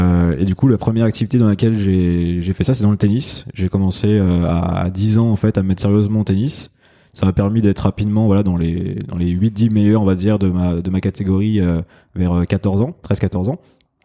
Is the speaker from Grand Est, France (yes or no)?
yes; Grand Est, France; dans le village de ma grand-mère, où je suis originaire du coup de Lorraine et à Nancy, et du coup dans un village pas très loin de Nancy